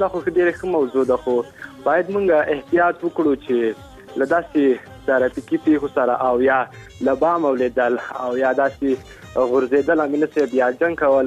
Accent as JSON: {"language": "Pashto", "region": "Ghazni", "country": "Afghanistan", "said": "مونږ د هلمند نه یو مونږ د غزنی یو"}